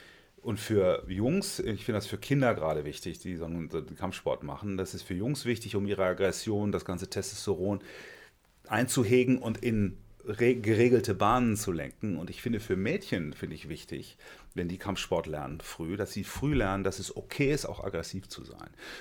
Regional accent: North Rhine-Westphalia, Germany; Und ich bin in Nordrhein-Westfalen eben aufgewachsen

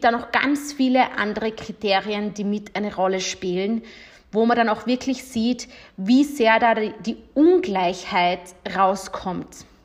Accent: Austria; startend mit der Dachregion und hier natürlich meiner Heimat Österreich.

